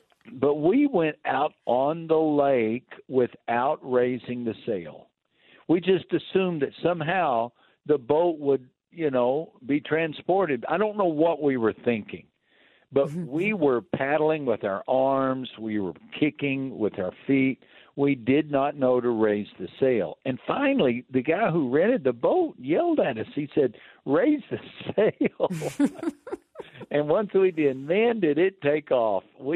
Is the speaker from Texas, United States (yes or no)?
yes; Texas, United States; I consider myself a bit of an expert on wind, Susie, because I grew up in West Texas.